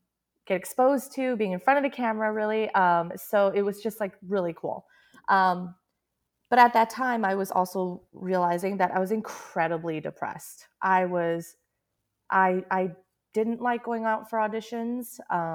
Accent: United States; Oh, I was like, well, I just don't because I grew up in America and I learned English.

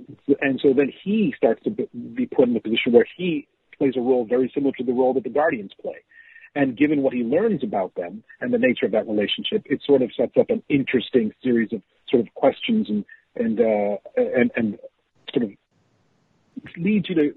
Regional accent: Zambia; Yeah, I grew up in Zambia, which is basically right along the equator in Africa. And I loved growing up there.

